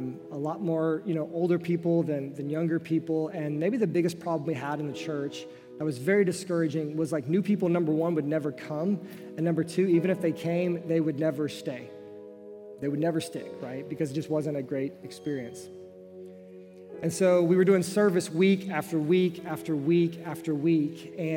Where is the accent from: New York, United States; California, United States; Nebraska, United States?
Nebraska, United States; yeah, I grew up in Nebraska, you know?